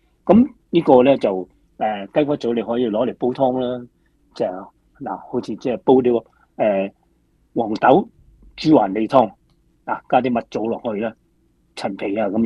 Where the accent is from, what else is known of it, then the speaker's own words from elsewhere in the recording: Guangdong, China; 一般我哋广东人讲啊，